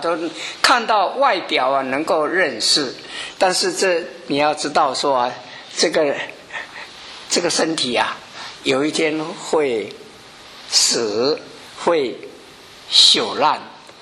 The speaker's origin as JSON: {"language": "Chinese", "country": "China", "said": "人一旦死了，我们中国人常常说啊啊，他走了，他去了。"}